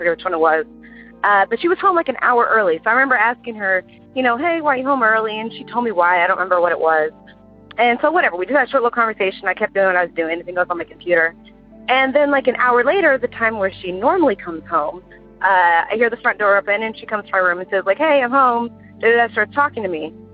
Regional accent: Houston, Texas, United States; I'm from Houston, Texas.

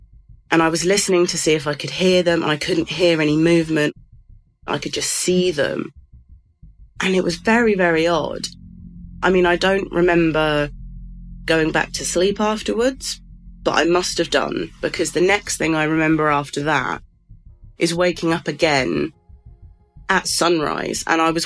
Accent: England, United Kingdom; I'm English

